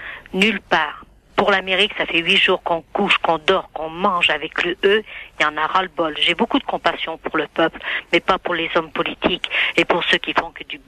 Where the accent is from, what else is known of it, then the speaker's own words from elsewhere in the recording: France; Moi, je suis une Française.